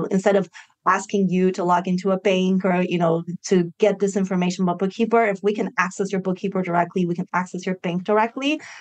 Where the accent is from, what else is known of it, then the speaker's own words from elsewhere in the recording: Las Vegas, Nevada, United States; You know, I grew up in Las Vegas and I don't gamble.